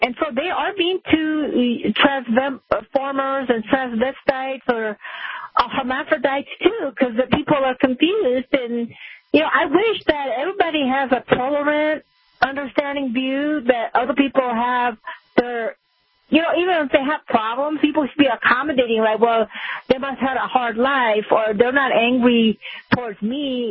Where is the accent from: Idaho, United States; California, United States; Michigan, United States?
California, United States; No, I grew up in California, so, you know, the anything goes out there.